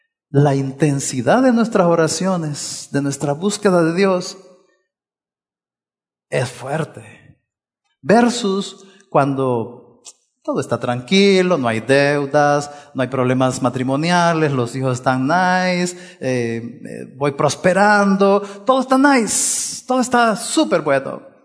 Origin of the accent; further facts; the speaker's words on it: Puerto Rico; Ya lo hice como puertorriqueño, aportar, ¿no?